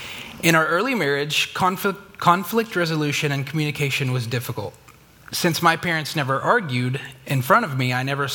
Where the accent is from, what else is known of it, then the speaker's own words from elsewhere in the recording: Oklahoma, United States; I grew up in Oklahoma and was raised by two wonderful Christian parents